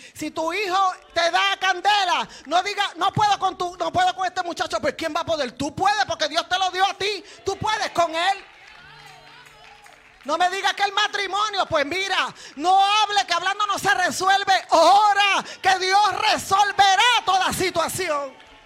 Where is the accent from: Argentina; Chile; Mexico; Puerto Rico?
Puerto Rico; yo soy mitad y mitad. No, que mi esposo es dominicano y yo soy puertorriqueña.